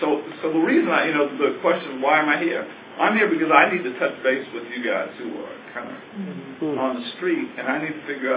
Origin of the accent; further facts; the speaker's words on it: Hempstead, New York, United States; I was born in Queens, grew up in Hempstead.